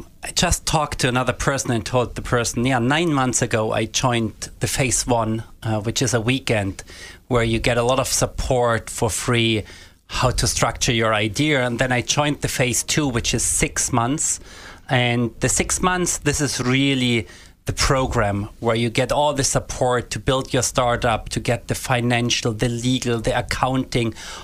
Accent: Germany; now in Ireland; I'm originally from Germany.

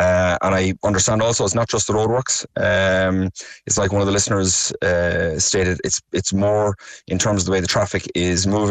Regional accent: Tralee, County Kerry, Ireland; I'm from the area. I'm from Woodley in Tralee, in Mona Valley originally.

